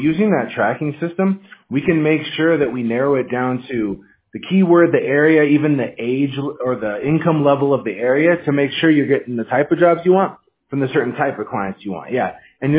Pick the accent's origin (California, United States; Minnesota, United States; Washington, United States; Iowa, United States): Washington, United States; Yeah, I'm from Washington State, so I'm used to the cold, like really cold.